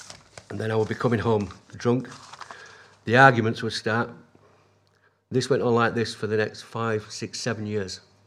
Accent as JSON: {"language": "English", "town": "Halifax", "region": "Yorkshire and the Humber", "country": "United Kingdom", "said": "I come from Halifax."}